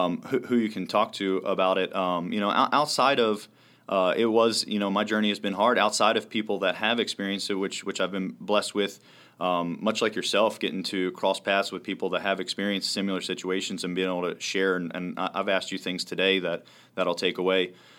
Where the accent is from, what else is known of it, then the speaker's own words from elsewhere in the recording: Camden, New Jersey, United States; born there; I was born in Camden, New Jersey, and that's where it all kind of started.